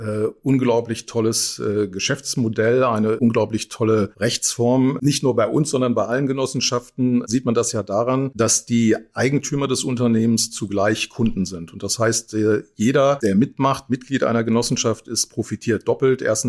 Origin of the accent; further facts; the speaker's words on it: Wesel, North Rhine-Westphalia, Germany; Ich bin aufgewachsen in Wesel am schönen Niederrhein, dann nach Schule, Internat, habe ich in Saarbrücken angefangen zu studieren